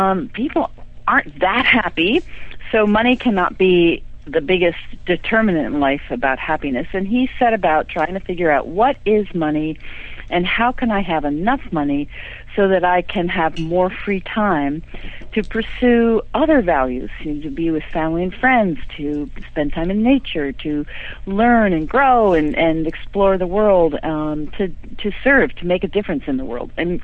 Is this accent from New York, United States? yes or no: yes; Long Island, New York, United States; also born or lived in Seattle; moved here 4 years ago. I lived in Seattle for a long time, and I lived in many western states, and I grew up on Long Island.